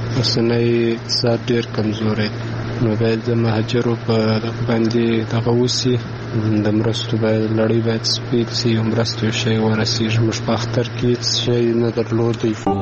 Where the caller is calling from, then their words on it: Kandahar, Afghanistan; also born or lived in Pakistan; کندهار نه مې تماس نیولی دی. مونږ تازه کړي د پاکستان نه راغلی دی، په کندهار کې یو.